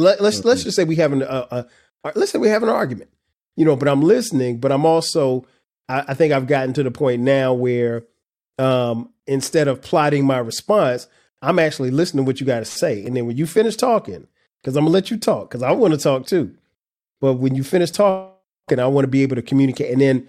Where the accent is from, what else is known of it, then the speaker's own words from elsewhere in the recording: South Carolina, United States; So she's from Compton and I'm from South Carolina. So it's like two different worlds.